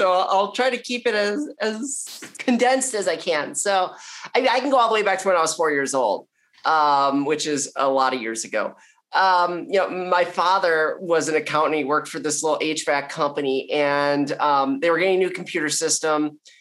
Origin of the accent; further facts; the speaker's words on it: Milwaukee, Wisconsin, United States; I mean, I've lived in the Milwaukee area my entire life.